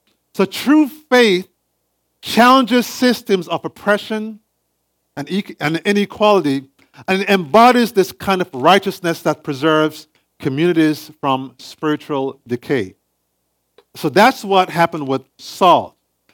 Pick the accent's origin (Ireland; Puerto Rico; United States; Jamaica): Jamaica; I grew up in Jamaica.